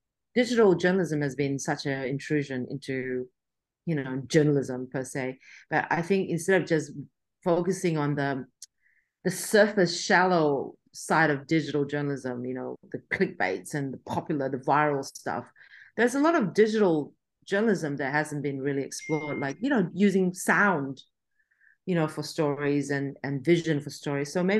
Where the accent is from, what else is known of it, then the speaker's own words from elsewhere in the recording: Sydney, New South Wales, Australia; People on the street ask me here in Australia, I'll say I'm from Sydney. If people overseas ask me where I'm from, I still say I'm from Sydney